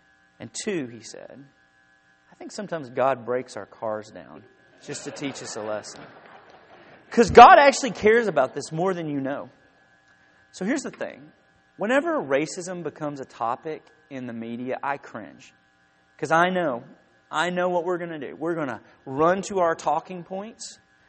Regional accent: Benton, Arkansas, United States; So when I was growing up in Benton, Arkansas, there was one part of town where they lived, people who were different, the Hill.

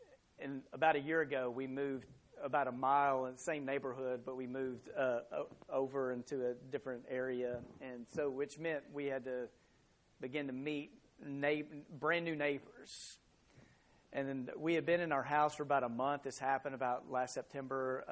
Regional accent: Texas, United States; these people that hang Texas stuff all over our house, you know, or our cars to let everyone know that we're from Texas.

